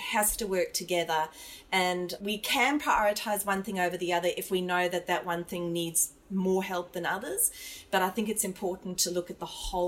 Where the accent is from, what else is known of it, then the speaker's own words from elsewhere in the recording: Johannesburg, Gauteng, South Africa; now in Australia; growing up in South Africa, especially in Johannesburg where there's a lot of trees.